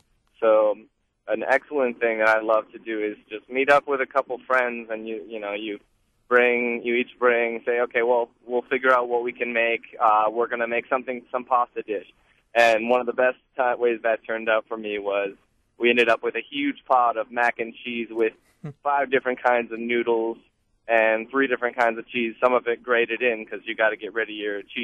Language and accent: English; Wisconsin, United States; I've had the pleasure of spending a couple days where I grew up in Door County